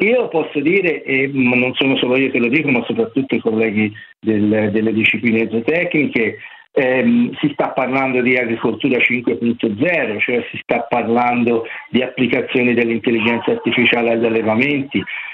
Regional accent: Livorno, Tuscany, Italy; io sono livornese

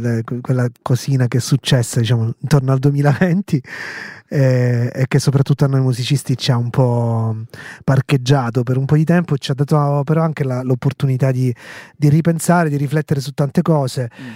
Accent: Sicily, Italy; Io comunque sono siciliano, quindi ho l'isola dentro in tutti i sensi.

